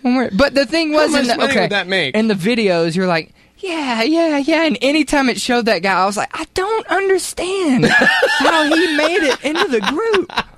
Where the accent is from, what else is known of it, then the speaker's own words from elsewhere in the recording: Mississippi, United States; I'm mocking my home state.